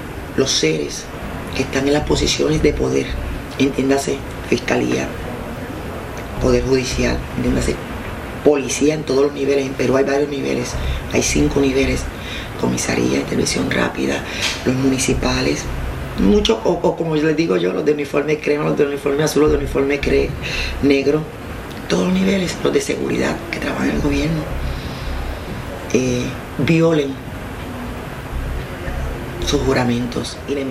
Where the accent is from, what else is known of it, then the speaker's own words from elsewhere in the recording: Puerto Rico; en una provincia tan pequeña como Barranca, yo soy la cuarta puertorriqueña que le hacen lo mismo.